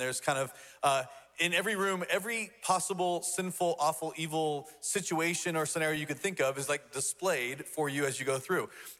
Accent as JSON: {"language": "English", "town": "Van", "region": "Texas", "country": "United States", "tie": "born or raised there", "said": "My family and I, when I was a kid in middle school, we grew up in East Texas. And while we were in East Texas, I grew up my whole life as a Methodist kid. We moved to East Texas."}